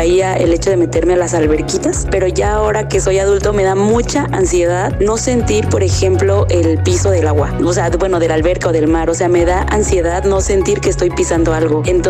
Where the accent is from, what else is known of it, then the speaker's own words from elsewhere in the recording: Cuernavaca, Morelos, Mexico; Pues yo soy de aquí de Cuernavaca, Morelos